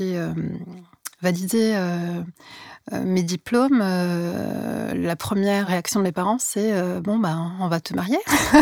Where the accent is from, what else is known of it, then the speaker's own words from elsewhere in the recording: La Courneuve, Île-de-France, France; En fait, j'ai grandi précisément à la Courneuve, dans le 93. Et j'ai grandi dans une cité en 93.